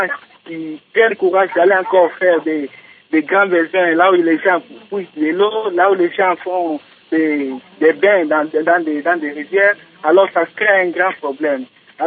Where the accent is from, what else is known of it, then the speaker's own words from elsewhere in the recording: Kindu, Maniema, DR Congo; Vous allez voir par exemple ici chez nous à Kindou, il y a des gens nécessairement qui prennent du courage.